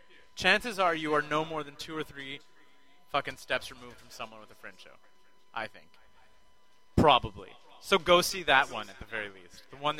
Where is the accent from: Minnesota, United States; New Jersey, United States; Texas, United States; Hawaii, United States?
Hawaii, United States; And I make the hang loose sign while I do it because I'm Hawaiian.